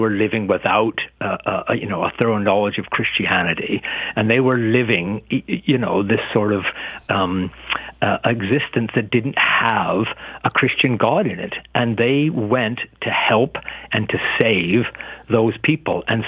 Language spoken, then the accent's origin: English; Canada; speaking as a North American, speaking as Canadian, that war defined an awful lot.